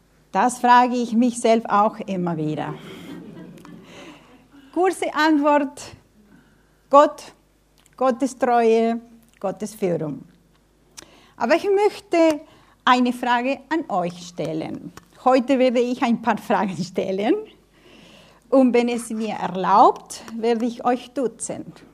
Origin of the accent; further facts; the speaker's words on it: Argentina; Ja, wie schon erwähnt, komme ich aus Argentinien. Ich bin die älteste von 6 Kindern.